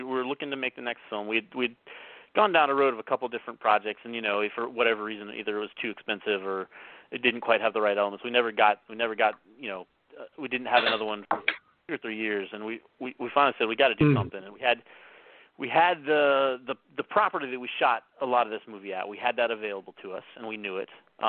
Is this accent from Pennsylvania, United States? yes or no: no; Richmond, Virginia, United States; My friend ended up staying home, and we grew up in Richmond, Virginia, and he ended up staying at home for a few months to like kind of work and make some money before he came to school.